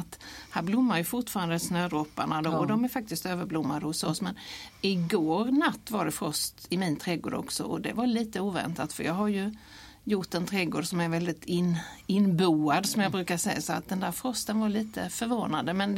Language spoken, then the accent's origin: Swedish; Blekinge, Sweden; accent: southern Swedish dialect; jag brukar ju säga att jag är från Blekinge, så att det är någon sån här uppblandning mellan, ja, det är någon sydsvensk dialekt jag har.